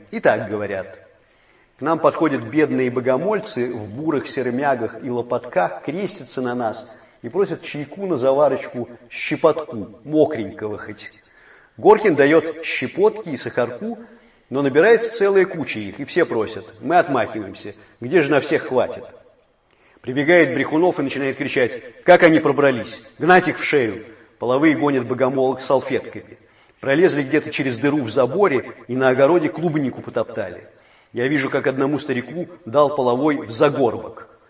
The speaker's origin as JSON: {"language": "Russian", "region": "Moscow", "country": "Russia", "tie": "born or raised there", "said": "я тоже как бы москвич в третьем поколении"}